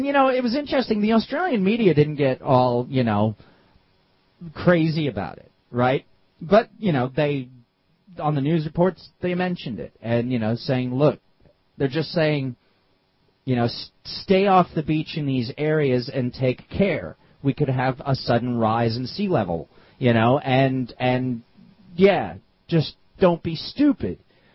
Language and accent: English; New Jersey, United States; well, I'm from New Jersey, and, you know, it is kind of part of my history anyway.